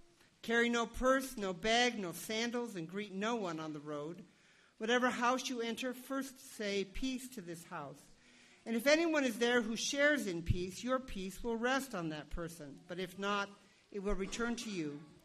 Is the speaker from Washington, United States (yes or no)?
yes; Seattle, Washington, United States; When I was growing up in Seattle